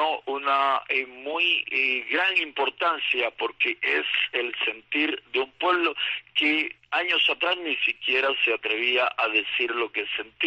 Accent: Cuba

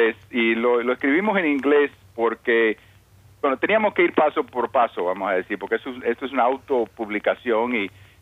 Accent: Cuba; La primera parte es yo como niño creciendo en Cuba, cuando están ocurriendo todos estos cambios en Cuba.

